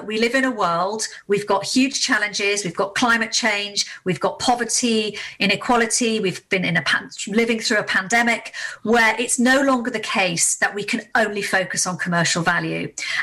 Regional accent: Leeds, Yorkshire and the Humber, United Kingdom; Well, I'm originally a Yorkshire lass, born in Leeds, and I'm an international speaker.

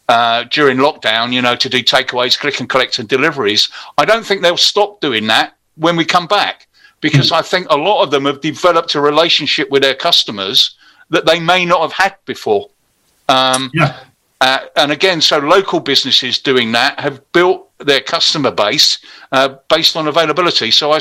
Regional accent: Bearstead, South East England, United Kingdom; Back in the 60s when I was a kid, I grew up in Bearstead, a village just outside Maidstone.

